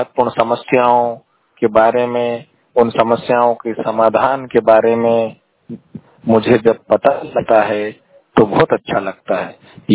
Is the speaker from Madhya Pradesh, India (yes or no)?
yes; Madhya Pradesh, India; मैं देवास जिले से हूँ